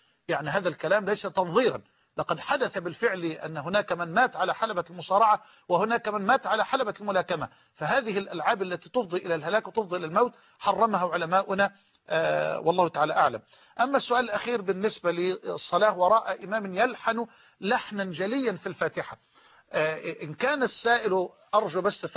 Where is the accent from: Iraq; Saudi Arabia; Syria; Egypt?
Egypt; Mansoura, Dakahlia; في مدينتي في مدينة المنصورة